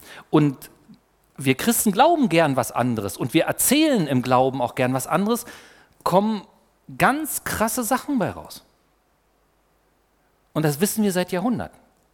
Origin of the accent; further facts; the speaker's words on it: East Germany, Germany; ich bin ja in der DDR aufgewachsen mit den Adventisten der DDR